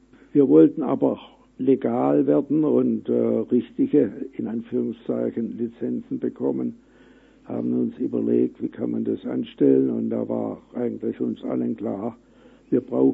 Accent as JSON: {"language": "German", "town": "Stuttgart", "region": "Baden-Württemberg", "country": "Germany", "tie": "born or raised there", "said": "ich bin geboren 1927 in Stuttgart, dort auch aufgewachsen, zur Oberschule, wie das damals hieß, gegangen."}